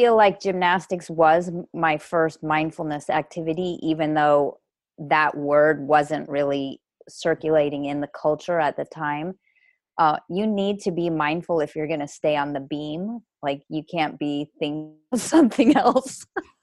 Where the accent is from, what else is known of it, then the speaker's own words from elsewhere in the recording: Colorado, United States; I grew up in Colorado, and I was a multi-sport athlete until around age 12 or 13.